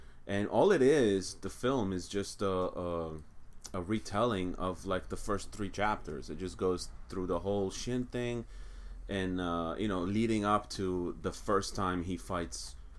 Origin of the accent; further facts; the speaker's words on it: Italy; No, I grew up in Italy, so over there everything is Japanese anime.